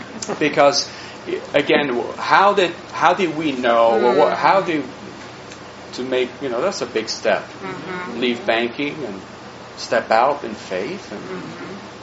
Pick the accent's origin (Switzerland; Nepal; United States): Switzerland; I grew up, I was born and raised in Switzerland. I skied all my life.